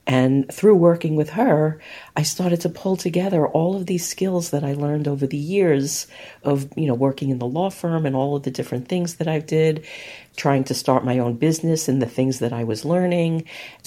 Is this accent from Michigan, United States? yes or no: no; Brooklyn, New York, United States; born there; But I was born in Brooklyn in Sheepshead Bay, which is like this weird little fishing village in Brooklyn.